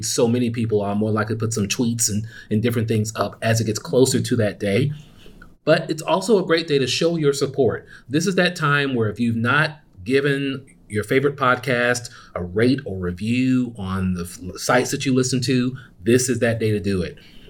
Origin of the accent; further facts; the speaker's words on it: Texas, United States; Now, of course, I'm from Texas. I'm taking their word for it.